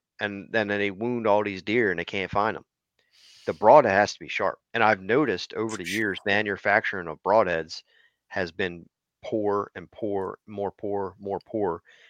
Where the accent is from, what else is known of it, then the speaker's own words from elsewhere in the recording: Maryland, United States; now in Pennsylvania, United States; But he was irritated that I was from Maryland and I'm in PA.